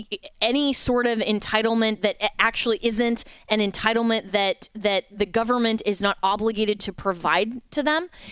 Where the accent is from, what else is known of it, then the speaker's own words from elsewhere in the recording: Florida, United States; here in my home state of Florida